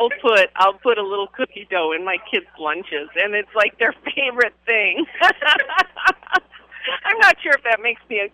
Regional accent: South Dakota, United States; I grew up in South Dakota

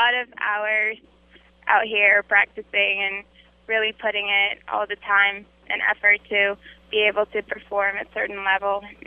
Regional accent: Colombia; moved away as an adult; now in United States; Yes, I did. I grew up in Colombia. All my family are over there, and I graduated high school in Colombia, and I just came to the States for college

